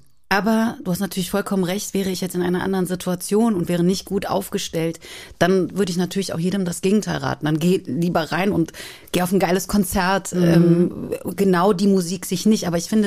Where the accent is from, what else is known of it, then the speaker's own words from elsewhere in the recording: Cologne, North Rhine-Westphalia, Germany; Und da bist du einfach als Kölnerin auch ein bisschen versaut.